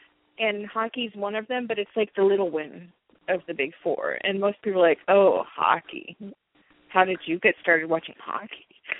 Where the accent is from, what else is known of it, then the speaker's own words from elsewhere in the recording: Dallas, Texas, United States; I grew up in Texas, in the Dallas. And back in the days when I started watching hockey, there wasn't a hockey team. Because it's Texas, you know.